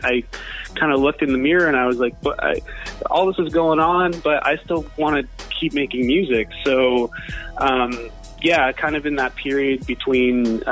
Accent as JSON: {"language": "English", "town": "Dundas", "region": "Ontario", "country": "Canada", "tie": "born or raised there", "said": "I grew up in Dundas"}